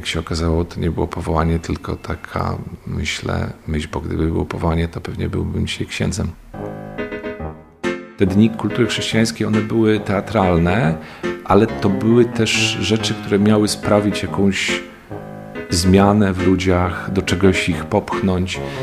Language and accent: Polish; Lublin Voivodeship, Poland; my jesteśmy z Zamojszczyzny, więc to wszystko jakby wsiąkaliśmy tym